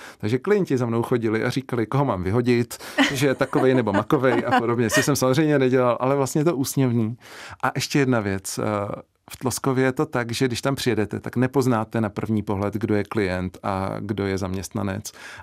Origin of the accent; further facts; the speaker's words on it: Prague, Czechia; já jsem z Prahy, že jo, takže já tam dojíždím